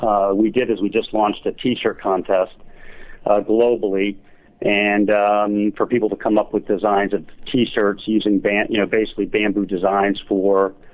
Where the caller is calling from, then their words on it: Chicago, Illinois, United States; From Chicagoland.